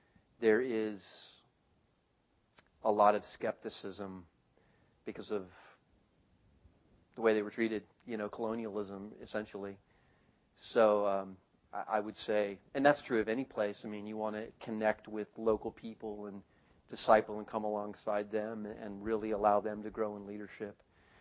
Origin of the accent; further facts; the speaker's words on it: New Mexico, United States; I don't like the stuff. I'm from New Mexico. I like real chili.